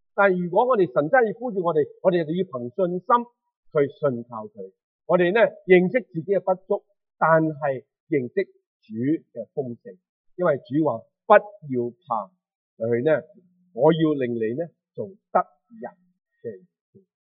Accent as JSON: {"language": "Cantonese", "country": "China", "said": "但到你同我今日自己對我哋骨肉之親係冇責任咧？"}